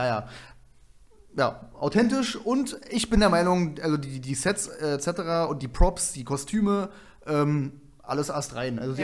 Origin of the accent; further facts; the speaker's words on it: Germany; Ist für uns als Deutsche natürlich blöd, weil die Engländer und Russen und die sprechen auch alle Deutsch.